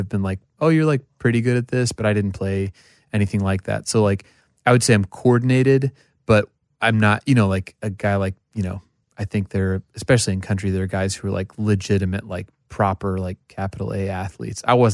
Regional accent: Oklahoma, United States; No, I'm from Oklahoma, and my dad worked at banks, and my mom's a psychologist

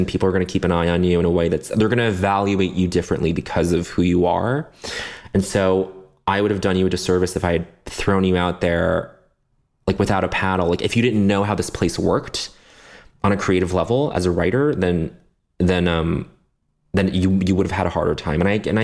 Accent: Canada; I'm actually, I grew up in Canada. I speak a little French.

